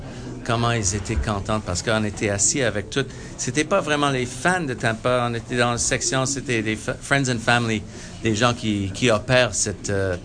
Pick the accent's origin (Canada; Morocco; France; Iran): Canada; Montreal, Quebec; je suis un Montréalais, passionné un Québécois, passionné un Canadien.